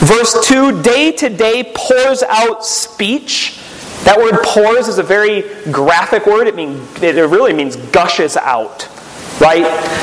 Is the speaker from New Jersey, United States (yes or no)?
no; Minnesota, United States; now in California, United States; So I already told you a couple times this evening, I grew up in Minnesota.